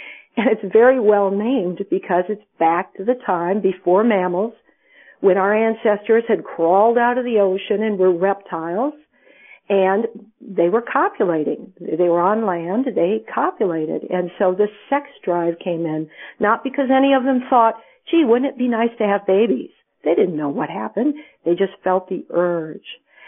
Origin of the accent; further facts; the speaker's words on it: Michigan, United States; when I was a kid, I grew up in Michigan, and right now I happen to be in Michigan, and it's a beautiful springtime weather here.